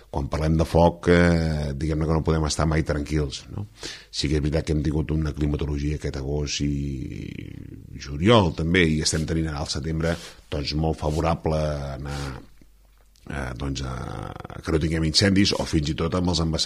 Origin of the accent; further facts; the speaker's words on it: Catalonia, Spain; Per tant, aquests som nosaltres, aquests som els catalans.